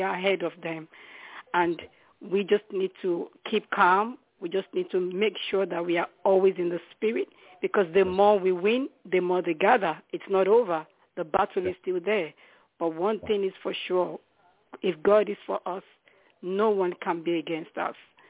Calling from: Florida, United States; Yes, I'm calling you from Florida. I'm now in Florida.

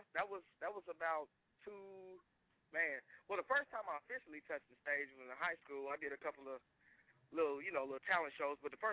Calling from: Tulsa, Oklahoma, United States; Man, I'm calling from Tulsa, Oklahoma, USA.

